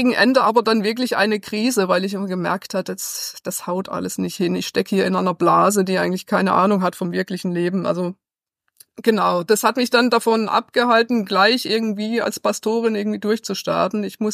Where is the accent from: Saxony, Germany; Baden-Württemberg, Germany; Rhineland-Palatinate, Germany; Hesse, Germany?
Baden-Württemberg, Germany; Ich habe Anfang der 90er in Basel studiert. Ich komme aus Südbaden und ich habe in Basel an der STH studiert. Komme ursprünglich aus einem nicht hochreligiösen Hintergrund.